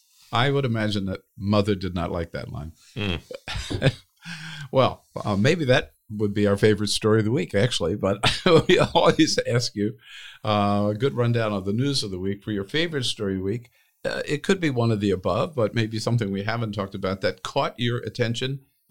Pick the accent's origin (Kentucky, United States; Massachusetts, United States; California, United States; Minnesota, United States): California, United States; As a Californian, thank you for highlighting this, and still having family in California and grandchildren in California.